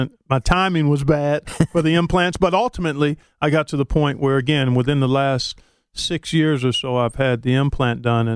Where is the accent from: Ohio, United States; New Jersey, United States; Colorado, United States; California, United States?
Ohio, United States; Cleveland; and went to St. Joseph's High School in Cleveland, Ohio.